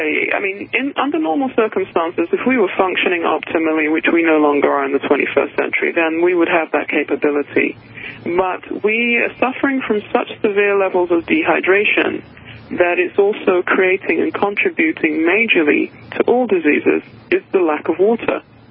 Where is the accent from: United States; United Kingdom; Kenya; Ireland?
United Kingdom; Methylation. I'm British.